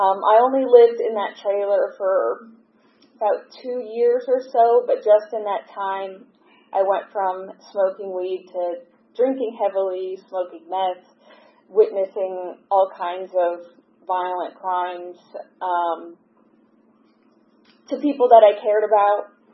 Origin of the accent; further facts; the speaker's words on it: Los Angeles, California, United States; born there; I was born in Los Angeles, California, and I have two siblings, an older sister and a younger brother